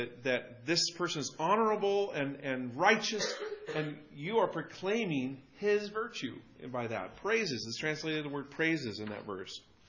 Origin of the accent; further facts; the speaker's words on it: United States; I've been given all this wonderfulness of being an American for a reason.